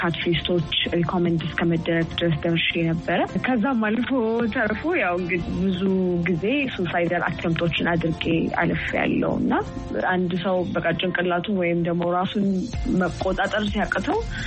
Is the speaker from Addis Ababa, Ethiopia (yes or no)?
yes; Addis Ababa, Ethiopia; ያደግኩት እዚሁ አዲስ አበባ ነው።